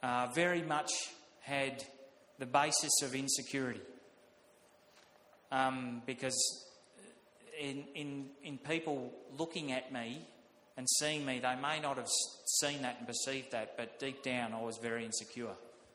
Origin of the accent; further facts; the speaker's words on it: Sunshine, Victoria, Australia; also born or lived in Moonee Ponds / Balnarring; But it's just interesting growing up in Sunshine. We were there for 7 years, and then we moved to Moonee Ponds, where Dad was a pastor for I think 4 or 5 years there, and it was a great church.